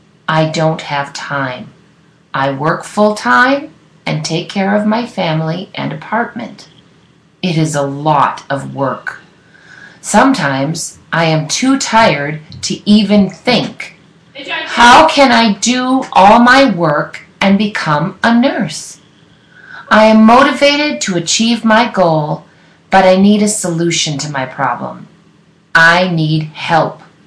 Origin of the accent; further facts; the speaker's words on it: Somalia; English is a second language; moved away as an adult; now in United States; I am 33 years old. I am from Somalia. I came to the United States 5 years ago because there was a civil war in my country.